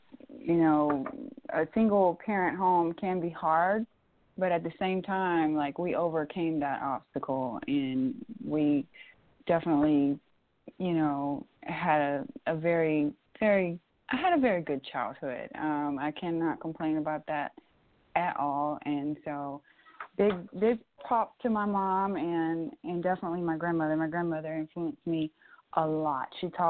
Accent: Athens, Alabama, United States; Well, I was born in Birmingham, Alabama, but I grew up in a very small town by the name of Athens, Alabama.

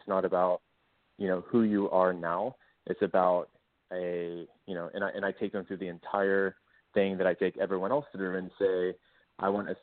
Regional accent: Driftwood, United States; the name is I'm from Driftwood, because I was you know, fortunate enough to be born into a town with an amazing name.

